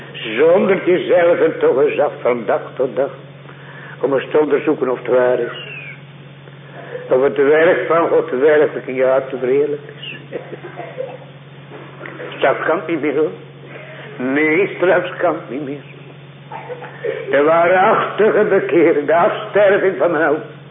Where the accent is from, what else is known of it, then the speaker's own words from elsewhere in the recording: Noord-Beveland, Zeeland, Netherlands; born there; En op die plaats waar ik geboren ben, in Noord-Beveland, daar heb ik een jongen zien sterven.